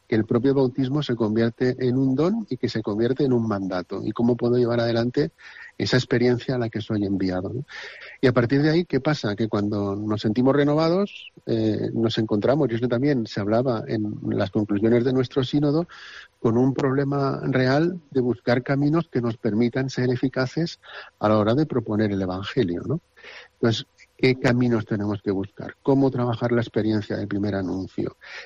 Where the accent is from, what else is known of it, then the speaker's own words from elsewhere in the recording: Aragon, Spain; Yo al final vengo desde Aragón